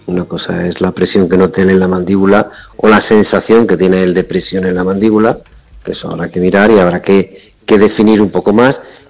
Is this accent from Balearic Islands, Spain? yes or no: no; Andalusia, Spain; yo de pequeño era oírlas en Andalucía por la noche cantar a la chicharra, era habitualmente en verano